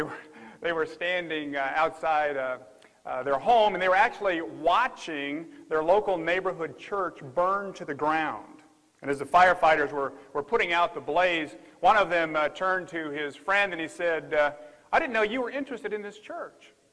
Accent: Memphis, Tennessee, United States; And I do come from the South. I'm from Memphis, Tennessee, so it's okay to say amen.

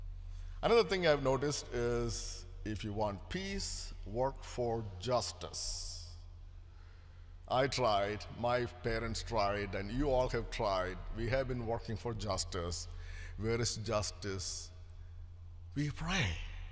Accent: India; moved away; I was born and raised in India, the land of 85% Hindus and 11% Muslims and a minority of 3%.

